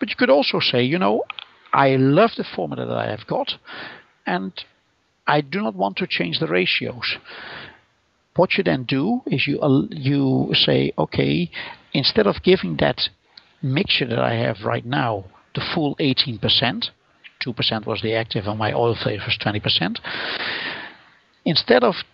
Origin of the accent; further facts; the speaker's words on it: Netherlands; accent: Dutch; English is a second language; albeit in my horrible Dutch accent